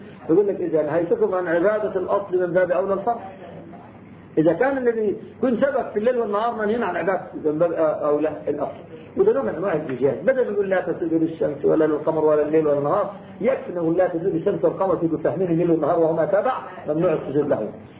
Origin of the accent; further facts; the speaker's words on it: Egypt; جماعتنا المصريين قبل احنا مصريين